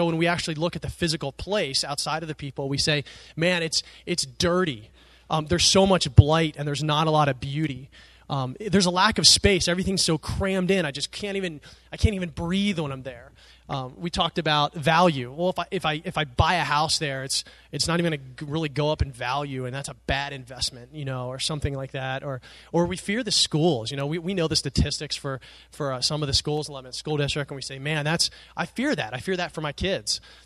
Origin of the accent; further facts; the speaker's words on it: York, Pennsylvania, United States; It comes from growing up in the Outdoor Country Club Estates and in York, Pennsylvania. And so when we would drive through the city, I had all these fears of the people and the place